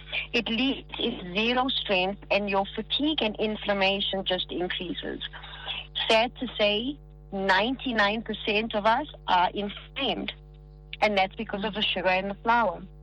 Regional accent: South Africa; sometimes I feel like we are South African obsessed with savories and prepping months before.

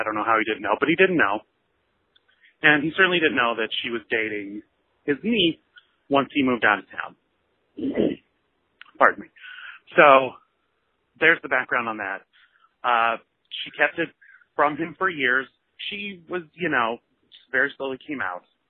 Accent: Montana, United States; Quick background. I grew up in Montana. Parents divorced when I was really young.

